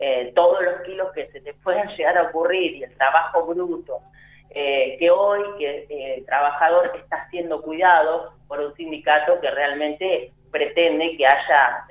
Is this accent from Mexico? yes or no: no; El Bolsón, Río Negro, Argentina; yo soy nativa del Bolsón, así que tengo particular cariño por esta gente.